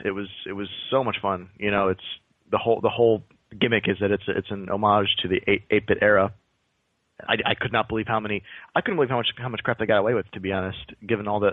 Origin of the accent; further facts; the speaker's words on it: Canada; I just had a boot because I'm Canadian, apparently.